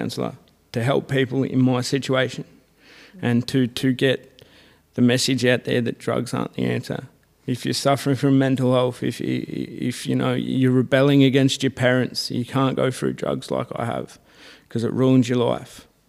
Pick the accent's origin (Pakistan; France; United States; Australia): Australia; New South Wales; I'm from New South Wales, Blue Mountains, Wiradjuri tribe.